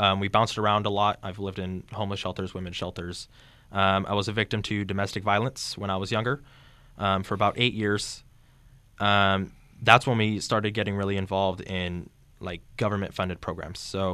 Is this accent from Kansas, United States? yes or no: no; Clovis, California, United States; born there; I was born in Clovis, right next to Fresno. Growing up, it was economically challenging.